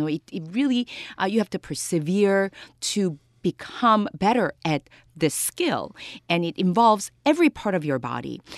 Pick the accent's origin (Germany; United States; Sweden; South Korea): South Korea; I grew up in Korea, and ever since I was young, every single day, music was part of the curriculum, just like math and reading was.